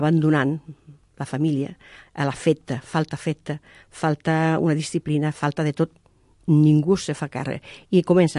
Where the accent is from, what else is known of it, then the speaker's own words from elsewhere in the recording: Cádiz, Andalusia, Spain; born there; Catalan is a second language; now in Catalonia, Spain; jo estic molt integrada, jo sempre defineixo una catalana que va néixer a Càdiz, per la qual tinc dos pàtries, com diuen, dos llengües, dos cultures, que en tinc més